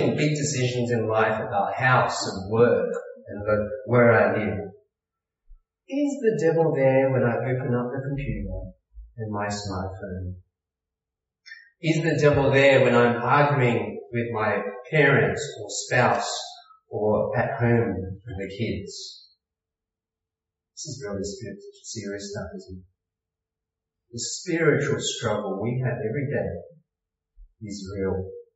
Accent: Australia; growing up in Australia in quite a secular world, there's not much spoken about God or devil.

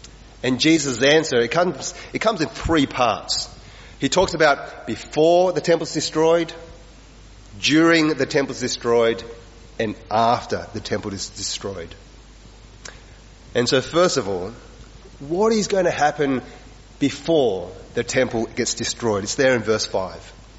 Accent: Wagga Wagga, New South Wales, Australia; Now, I grew up in Wagga Wagga, and I remember sometimes coming to Sydney when I was a little kid.

